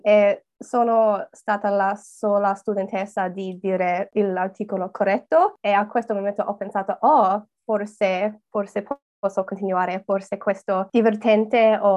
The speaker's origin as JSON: {"language": "Italian", "country": "Australia", "second_language": "Italian", "said": "È divertente perché sono australiana, ovviamente, e gli australiani spesso non hanno una storia molto vecchia come gli italiani."}